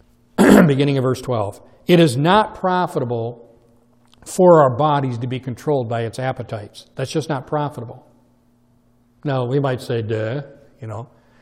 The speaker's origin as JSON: {"language": "English", "town": "Muskegon", "region": "Michigan", "country": "United States", "said": "So that's our slogan. So I'm from Muskegon. Watch us go."}